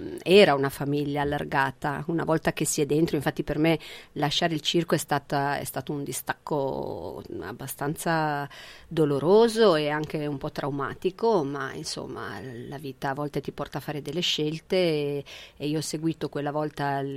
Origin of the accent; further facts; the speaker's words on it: Genoa, Liguria, Italy; i miei sono di Genova, la mia famiglia è di Genova, Genova, Reggio Emilia, ma insomma Genova siamo vissuti la maggior parte del tempo.